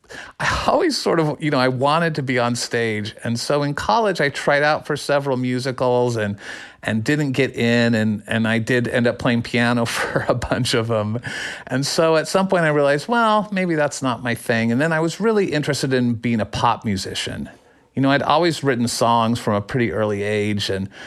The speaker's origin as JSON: {"language": "English", "town": "Phoenix", "region": "Arizona", "country": "United States", "tie": "born or raised there", "said": "I grew up in Phoenix, Arizona, so I didn't see a lot of shows live"}